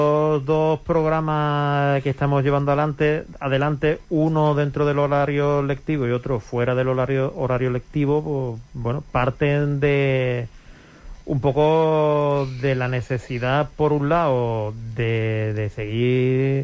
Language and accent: Spanish; Cádiz, Andalusia, Spain; yo soy de Cádiz y siempre...